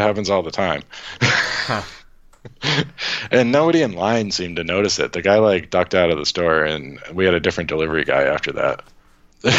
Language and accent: English; Worcester, Massachusetts, United States; You know, like I'm from Worcester.